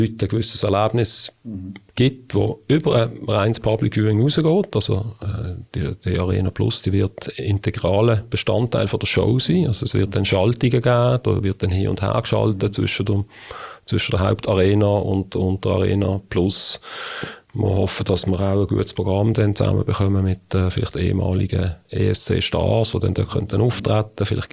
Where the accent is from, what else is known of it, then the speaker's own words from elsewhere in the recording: Binningen, Basel-Landschaft, Switzerland; aufgewachsen bin ich in Binningen. Mhm. Dann habe ich relativ lange in Basel gelebt. Mhm. Jetzt wieder in Bottmigen.